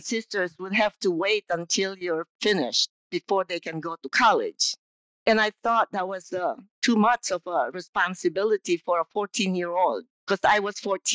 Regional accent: Philippines; born there; So I was born in the Philippines in a one-room hut with a thatched roof, no running water, no electricity.

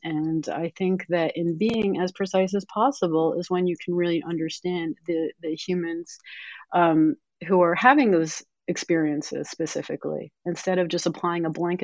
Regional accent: United States; born there; Well, I was born in the United States. I'm a dual citizen, and I'm also a fiction writer.

